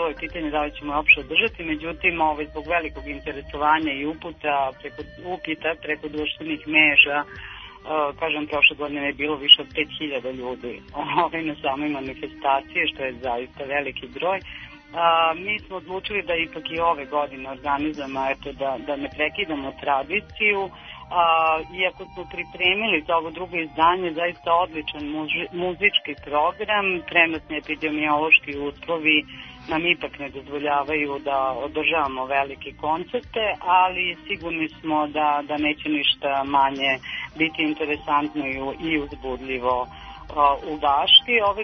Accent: Belgrade, City of Belgrade, Serbia; ja sam inače Beograđanka

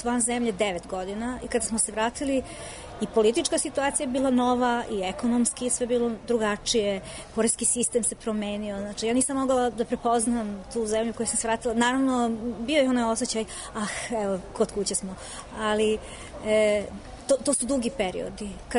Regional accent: Sweden; Serbian is a second language; now in Belgrade, Serbia; ja sam Beograđanka sa, ne, ja sam Šveđanka sa Banovog Brda.

